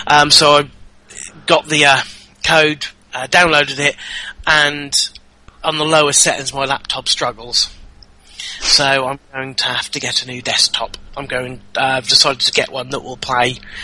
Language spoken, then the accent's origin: English; United Kingdom; Yeah, no, it's good being British.